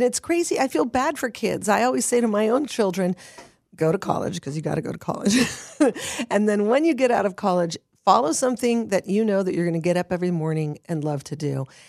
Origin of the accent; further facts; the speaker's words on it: Hollywood, California, United States; And when I was growing up, I grew up in Hollywood, California.